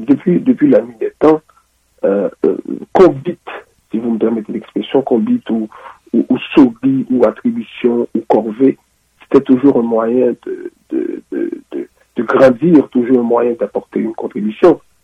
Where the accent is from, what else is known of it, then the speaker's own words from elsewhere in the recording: Haiti; en tant qu'haïtien, ou en tant que n'importe quel peuple qui vienne de notre pays pour arriver dans un autre pays